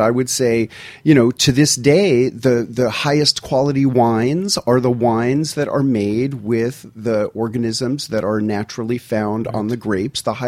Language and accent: English; New York City, New York, United States; now in Tennessee, United States; about 20 years ago, I moved from New York City to rural Tennessee and started keeping a garden for the first time in my life. And I was such a naive city kid